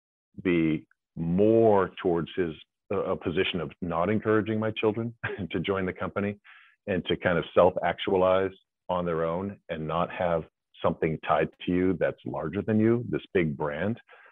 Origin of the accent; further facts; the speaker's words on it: New Hampshire, United States; So I grew up in New Hampshire.